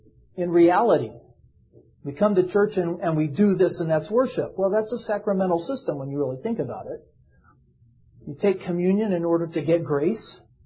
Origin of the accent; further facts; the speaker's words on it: the South, United States; Not that, well, I'm from the South.